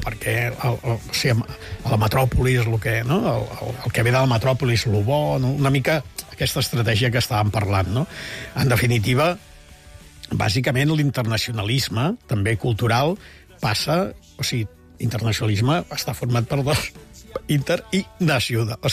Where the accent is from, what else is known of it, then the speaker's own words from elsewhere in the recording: Catalonia, Spain; ens ve un temps de passar vergonya com a catalans